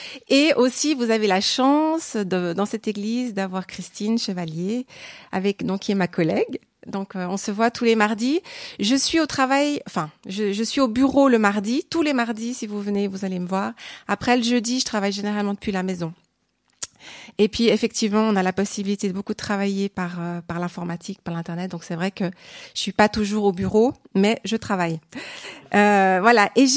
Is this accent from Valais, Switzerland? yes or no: no; Nyon, Vaud, Switzerland; Ça vous dit certainement rien. Pourtant, je suis de la région. Je viens de Nyon. J'étais une fille girardaine, pour ceux qui connaissent un peu plus. Donc, j'ai toujours habité, j'ai grandi à Nyon.